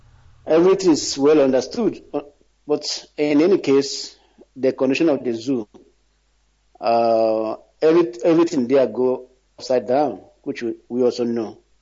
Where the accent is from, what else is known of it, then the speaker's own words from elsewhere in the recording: Maka, Nigeria; now in Moscow, Russia; I'm calling from Moscow, Russia. I came from Maka, Biafra land.